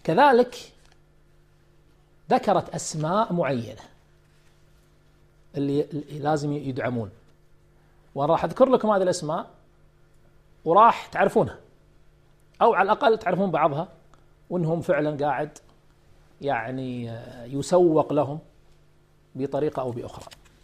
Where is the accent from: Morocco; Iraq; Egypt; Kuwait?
Kuwait; أنا سألت بعض المكتبات عندنا في الكويت هني يبيعون كتبه